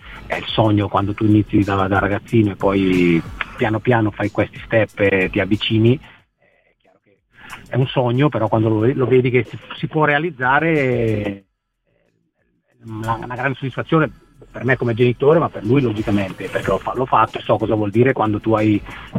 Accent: Bergamo, Lombardy, Italy; born there; perché poi sono nato a Bergamo

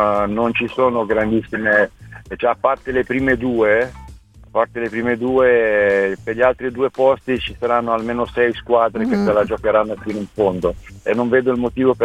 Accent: Florence, Tuscany, Italy; mi sto parlando come da fiorentino

